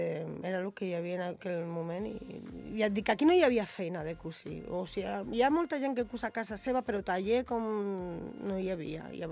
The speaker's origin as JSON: {"language": "Catalan", "town": "Torrelles", "region": "Catalonia", "country": "Spain", "said": "perquè jo soc de Torrelles"}